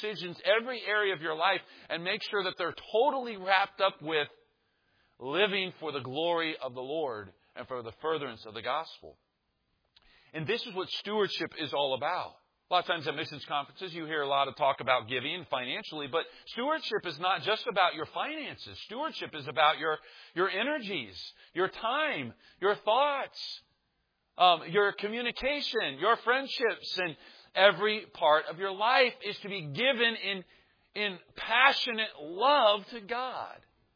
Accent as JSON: {"language": "English", "town": "Kansas City", "country": "United States", "tie": "born or raised there", "said": "I'm from Kansas City, grew up in Kansas City."}